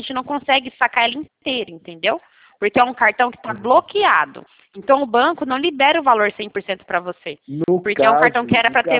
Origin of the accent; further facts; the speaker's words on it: São Paulo, Brazil; Eu sou aqui do estado de São Paulo